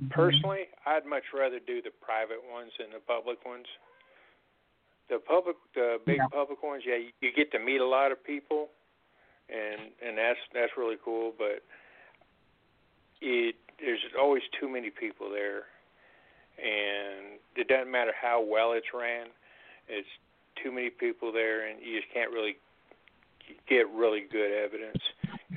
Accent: Texas, United States; Well, the town that I grew up in Texas, it's just a little small one flashing light town, population was 1,000, so not a whole lot to do there.

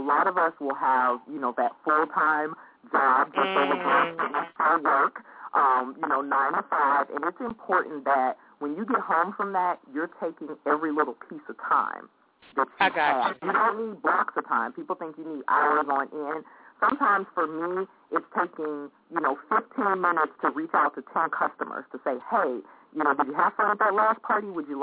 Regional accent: St. Louis, Missouri, United States; I would be remiss if I didn't shout out my hometown of St. Louis, Missouri. So if you have any listeners, I'm born and raised all the way from St. Louis.

